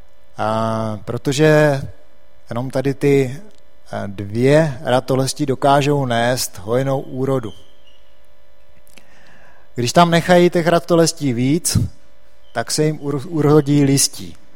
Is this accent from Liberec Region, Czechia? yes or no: no; South Moravian Region, Czechia; Většinou asi víte, že jsem z Jižní Moravy původem. Mezi vinicema jsem vyrůstal celý život až do svých asi 25 let.